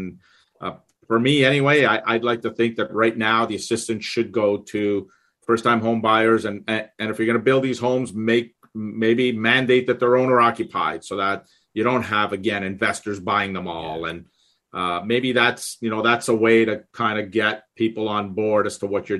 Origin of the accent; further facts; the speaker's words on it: Canada; as a Canadian